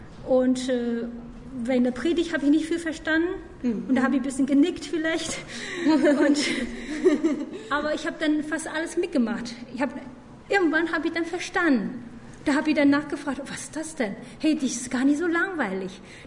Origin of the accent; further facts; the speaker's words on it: China; moved away as an adult; now in Germany; Okay, also ich bin dann in China aufgewachsen und dann bin halt nach Deutschland zum Studium gekommen. Und ich habe dann ohne Gott groß geworden